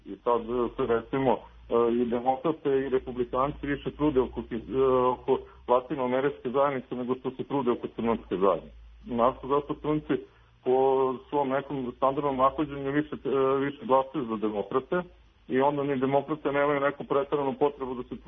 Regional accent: Serbia

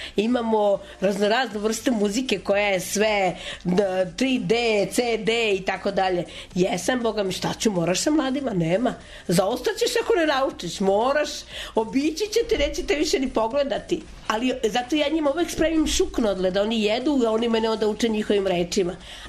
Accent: Vrbas, Vojvodina, Serbia; rodom Vojvođanka, od prvog popisa postojimo u Vrbasu. Moje prezime je prvi popis u Bačkoj koji je urađen, moje prezime je bilo tamo.

